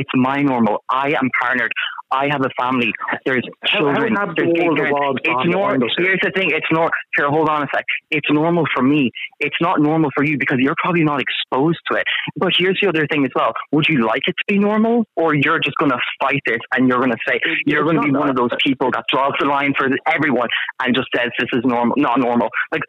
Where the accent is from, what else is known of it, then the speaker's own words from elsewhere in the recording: Ireland; now in New York, United States; So I'm lucky enough that I'm from Ireland, but I live in New York